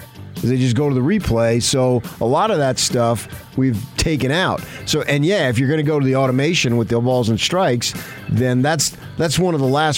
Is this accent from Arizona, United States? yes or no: yes; Arizona, United States; particularly growing up in Arizona in my teen years, and to see how much that meant to the economy.